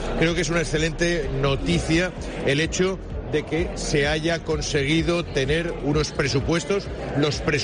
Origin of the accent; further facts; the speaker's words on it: Alicante, Valencian Community, Spain; en este caso hablo como alicantino, provincia de Alicante y ciudad de Alicante